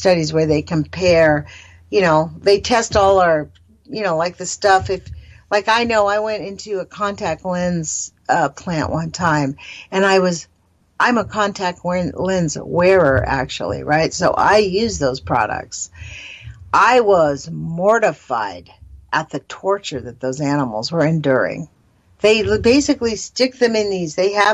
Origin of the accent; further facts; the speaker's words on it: United States; Because I go to work, I'm just an American.